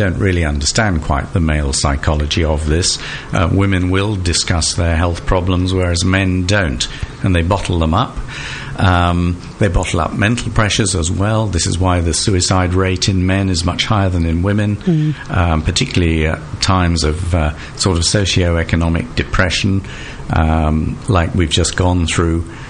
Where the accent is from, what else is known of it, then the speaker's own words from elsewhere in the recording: Colchester, East of England, United Kingdom; went to Colchester, which is my hometown, and started the urology unit there in 1984.